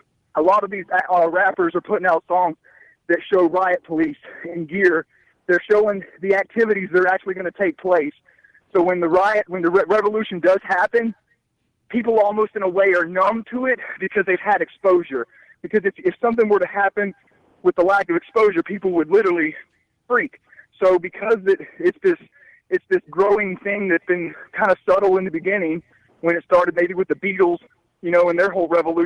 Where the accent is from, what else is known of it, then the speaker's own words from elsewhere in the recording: the South, United States; I'm from the South. It's all, you know, Pentecostal type religions down here.